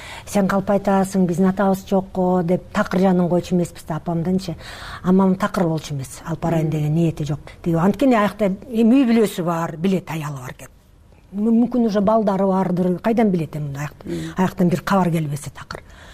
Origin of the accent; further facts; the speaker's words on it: Mongolia; Тиги Монголиядан биз келдик байкем тайкемдикине.